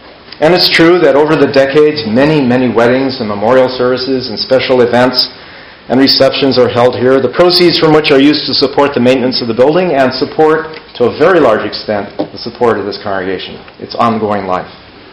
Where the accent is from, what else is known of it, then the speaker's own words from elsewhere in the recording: Berkeley, California, United States; And then I do remember where I grew up in Berkeley, and my mother at some point had to sell that house.